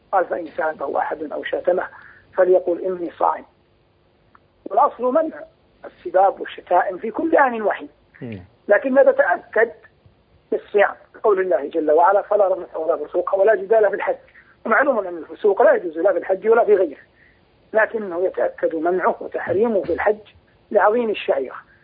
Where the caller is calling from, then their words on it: Medina, Medina Province, Saudi Arabia; أنا أكلمكم الآن من المدينة المنورة غير بعيد عن مسجد رسول الله صلى الله عليه وسلم